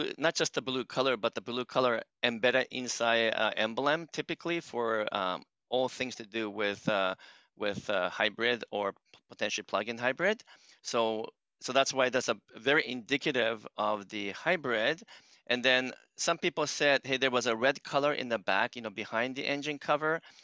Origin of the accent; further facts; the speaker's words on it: Japan; also born or lived in United States / Canada; So I'm again … born and raised in Japan, but got educated in the U.S. and Canada. So I went to high school in the U.S., also in Canada.